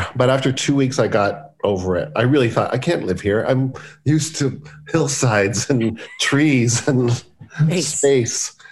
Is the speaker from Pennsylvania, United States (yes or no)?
no; Los Angeles, California, United States; born or raised there